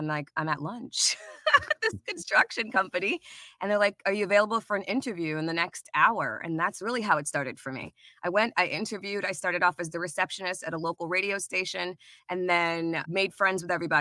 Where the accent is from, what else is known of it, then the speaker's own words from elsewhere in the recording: Trinidad & Tobago; also born or lived in US Virgin Islands; now in United States; So when I immigrated here from Trinidad and from the USVI, which is where, my roots are, my cousins were obsessed with football.